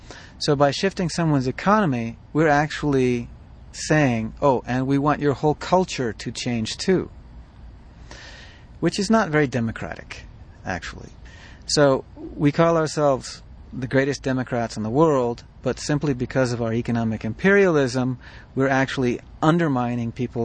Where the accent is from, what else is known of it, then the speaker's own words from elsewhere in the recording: Napa, California, United States; I grew up in Napa, California, and when I grew up in Napa, California, I didn't see any Indians around.